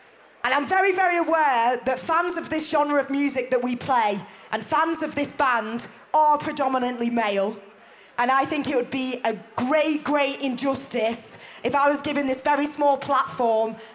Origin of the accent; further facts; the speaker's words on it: England, United Kingdom; now in Germany; I'm gonna talk in relation to my home country, which is England